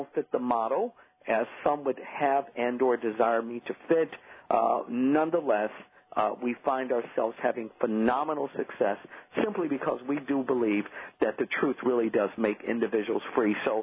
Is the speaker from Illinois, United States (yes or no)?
yes; Chicago, Illinois, United States; I'm from Chicago. I'm high schooled and college there.